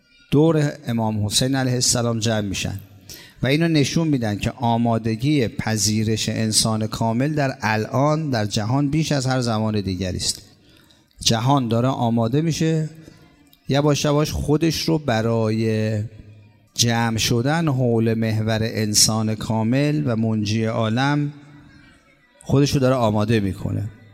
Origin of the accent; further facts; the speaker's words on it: Iran; حالا ما به برکت کشورمون، کشور نورانیمون، ایران عزیز، علما، مراجع، خانواده هامون، پدر مادرمون، در جایی به دنیا آمدیم که قوی ترین مرکز تشیع هست در کره زمین.